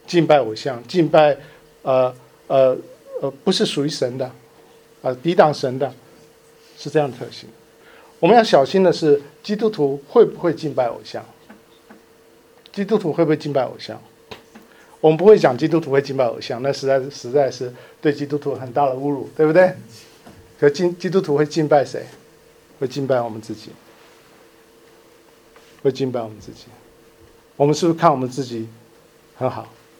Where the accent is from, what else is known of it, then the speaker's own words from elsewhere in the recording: China; now in United States; 我们中国教会应该在这方面能够发挥我们的特质。我们中国人重视关系，我们中国人重视人跟人之间的相处